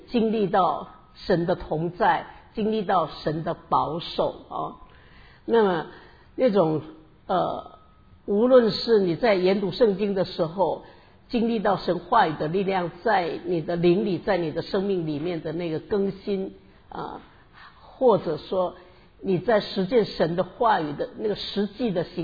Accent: Taiwan; 我是台湾人，所以我们的结婚呢，我们说我们两岸已经统一了，在我们家是。

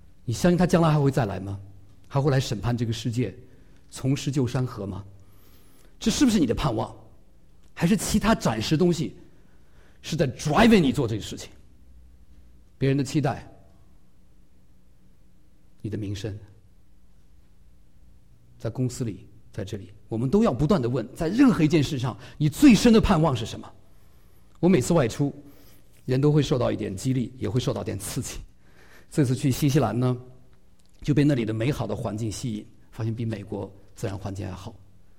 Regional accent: China; now in New Zealand; 因为我们是中国人被邀请啊

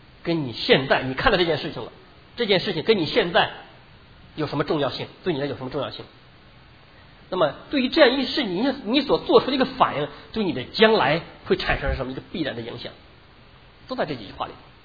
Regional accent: China; 只有到周朝我们中国人才有详细的文字记载

